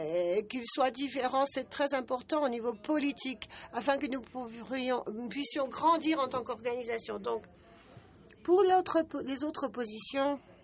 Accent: Brazil; Je suis donc du Brésil. Le Brésil est donc un pays en voie de développement

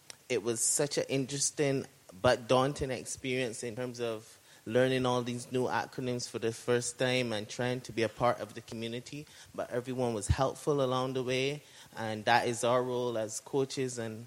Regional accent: Barbados; I'm from Barbados, an island in the Caribbean.

